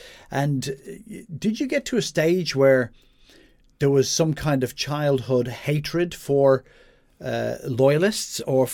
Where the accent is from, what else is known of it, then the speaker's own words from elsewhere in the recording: Dublin, County Dublin, Ireland; moved away as an adult; growing up in Dublin, because I was born in 64, so I lived in Dublin and lived through the Troubles until, you know, I left in 85 and went to the UK.